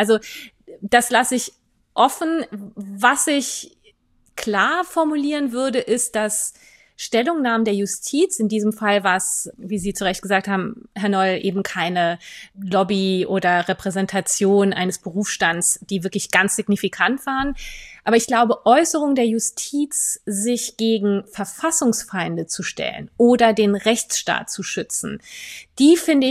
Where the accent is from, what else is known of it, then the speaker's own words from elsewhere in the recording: France; German is a second language; ich finde, ich darf mir das erlauben als Französin